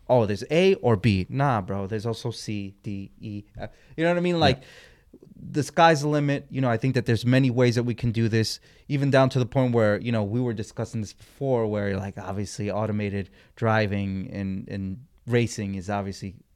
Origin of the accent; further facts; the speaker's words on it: New York City, New York, United States; Okay, so here in New York, Nextel was a big thing.